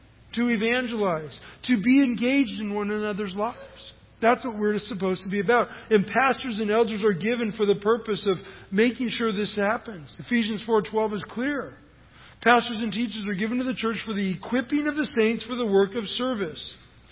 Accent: San Luis Obispo, California, United States; he pastors today at my hometown church in San Luis Obispo.

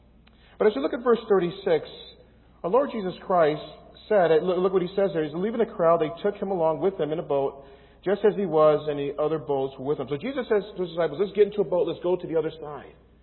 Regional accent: New York City, New York, United States; now in Northridge, United States; our family, when we came from New York City area, we experienced our very first earthquake in 1995.

